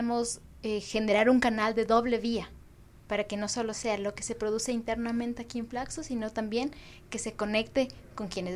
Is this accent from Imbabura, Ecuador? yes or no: yes; Ibarra, Imbabura, Ecuador; soy de Ibarra y estoy súper contenta de estar acá